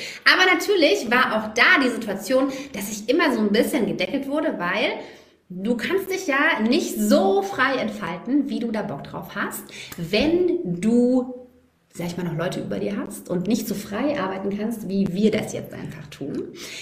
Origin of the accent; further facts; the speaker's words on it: Swabia, Germany; ich komme aus dem Schwabenländle